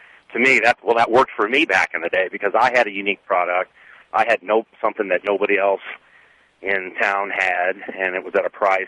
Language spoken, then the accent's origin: English; Wood River, United States; They were started back in the late 60s, early 70s by three fellas from my hometown in Wood River.